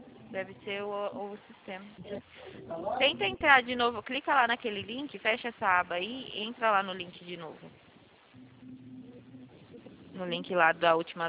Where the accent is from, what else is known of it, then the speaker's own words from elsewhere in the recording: São Carlos, São Paulo, Brazil; born there; Eu só não sou baiana mesmo, nasci em São Carlos.